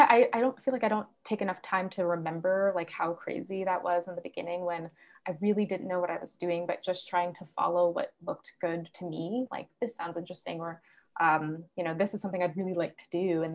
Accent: New York, United States; now in Philadelphia, United States; I grew up in New York, and now I'm living in Philly

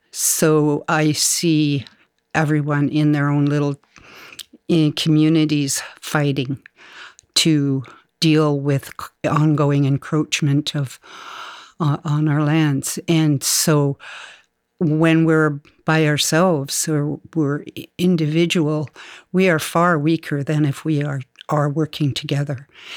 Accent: Alert Bay, British Columbia, Canada; I grew up in Alert Bay, and so I grew up as Namris, and this has been a long, long journey that our Kwakwaka'wakw people have been on regarding our territories, our lands.

